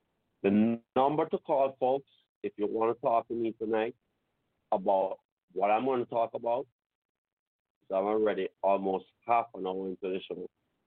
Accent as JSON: {"language": "English", "country": "Jamaica", "said": "I'm here as a Jamaican, okay, coming back home to live in my country, that I love so much"}